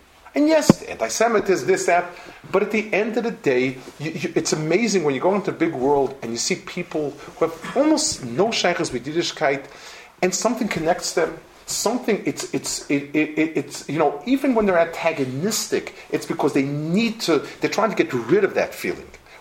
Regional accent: Italy; I grew up in Italy. I feel Italian.

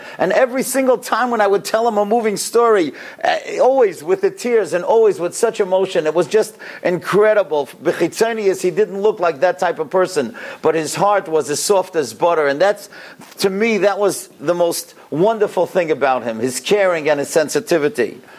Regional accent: Kew Gardens, New York, United States; When I was a little boy, I grew up in Kew Gardens. I came here when I was 7 years old.

